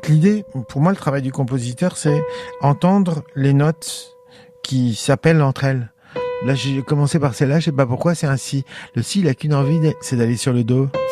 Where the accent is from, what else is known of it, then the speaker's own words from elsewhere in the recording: Lyon, Auvergne-Rhône-Alpes, France; À Lyon. Je suis né à la Croix-Rousse, mais après j'habitais dans le 7e arrondissement.